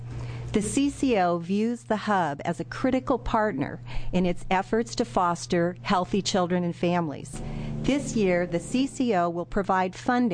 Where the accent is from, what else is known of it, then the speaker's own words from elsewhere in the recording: Corvallis, Oregon, United States; I'm from Corvallis